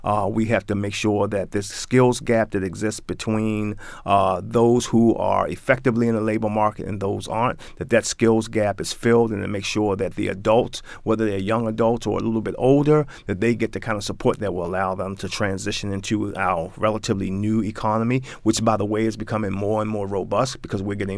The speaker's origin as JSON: {"language": "English", "town": "Baltimore", "region": "Maryland", "country": "United States", "tie": "born or raised there", "said": "You know, I grew up in East Baltimore."}